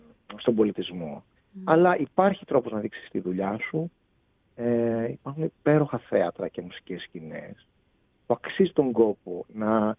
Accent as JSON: {"language": "Greek", "region": "Western Greece", "country": "Greece", "said": "Έχω μια ιδιαίτερη αγάπη για τον τόπο μου, για τη Δυτική Ελλάδα και προσπαθώ να είμαι ενεργός και εκεί."}